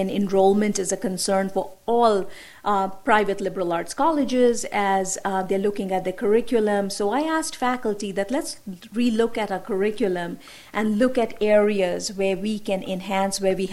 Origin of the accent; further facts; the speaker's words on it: North India, India; now in United States; So growing up in India, it was a very gendered society. I grew up in the north.